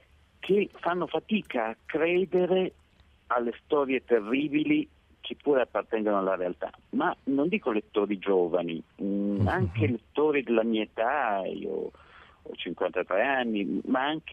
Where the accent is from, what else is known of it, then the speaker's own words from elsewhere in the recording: Turin, Piedmont, Italy; Nel mio caso, essendo torinese, è accaduto anche fisicamente accanto a me, a un chilometro da dove abitavo io.